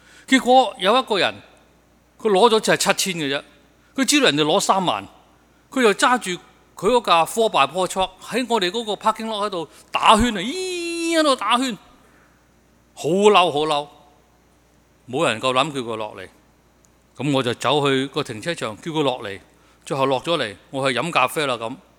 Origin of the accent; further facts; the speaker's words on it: China; 其实我们中国人呢，我们的文化教导给我们知，我们是不可能一无挂虑的。